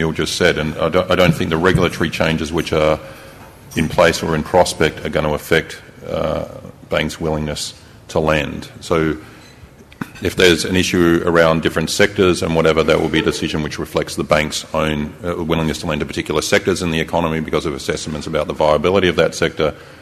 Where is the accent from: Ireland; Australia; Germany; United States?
Australia; Adelaide, South Australia; even though I come from Adelaide.